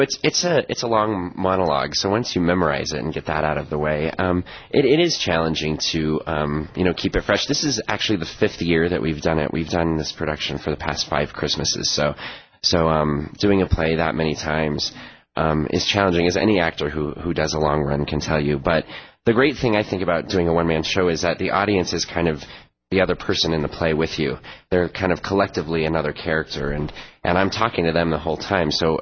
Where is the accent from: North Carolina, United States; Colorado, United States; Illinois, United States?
Colorado, United States; Parker; I grew up in Parker. I'm a Colorado native.